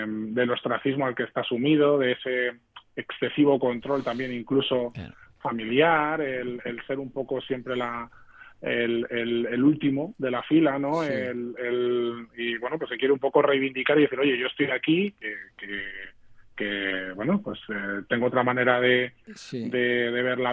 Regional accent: Fuenlabrada, Community of Madrid, Spain; vivimos aquí, y yo también soy de Fuenla, soy fuenlabreño

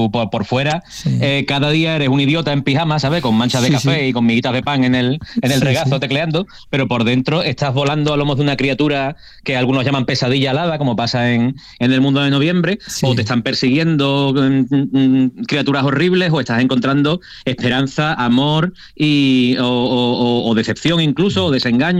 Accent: Cádiz, Andalusia, Spain; now in Berlin, Germany; De Lleida no soy, soy de Cádiz, soy de Cádiz.

